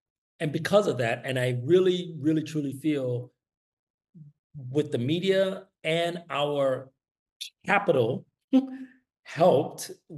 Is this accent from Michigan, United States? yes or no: no; New York, United States; especially when I tell them I'm from New York or I'm from the States